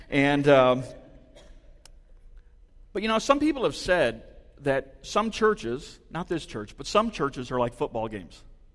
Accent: Michigan, United States; Well, you need to know that I grew up in Michigan, and I grew up an avid Wolverine fan.

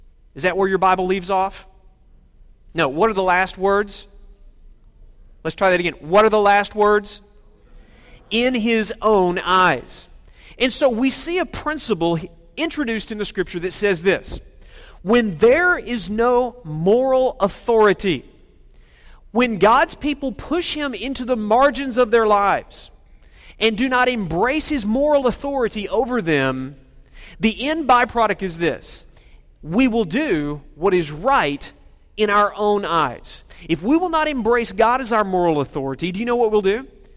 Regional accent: Oklahoma, United States; Now, I grew up in Oklahoma, so that doesn't scare me.

